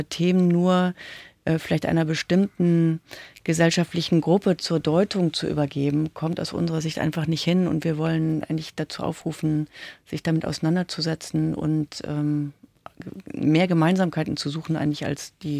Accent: North Rhine-Westphalia, Germany; Also ich bin ja eben am Rand des Ruhrgebietes aufgewachsen

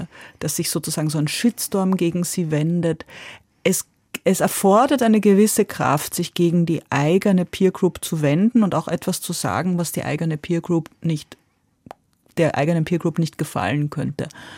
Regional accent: Austria; aber rund um da, wo ich groß geworden bin, waren Ungarn, Jugoslawien, die Tschechoslowakei.

